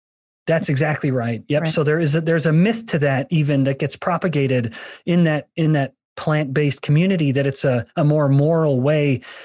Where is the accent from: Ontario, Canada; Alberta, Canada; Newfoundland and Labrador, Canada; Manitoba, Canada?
Alberta, Canada; I'm from Alberta, a native Canadian.